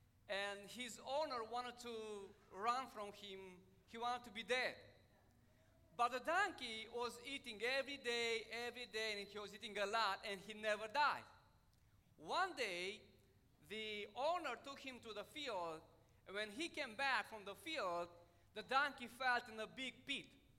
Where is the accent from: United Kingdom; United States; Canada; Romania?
Romania; English is a second language; I want to warn you because we are from Romania, and my English will be a stumbling block for some of you.